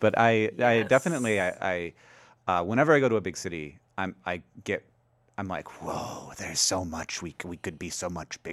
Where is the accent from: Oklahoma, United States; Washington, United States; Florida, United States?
Florida, United States; Orlando; also born or lived in Alabama; And then we moved to Orlando after that.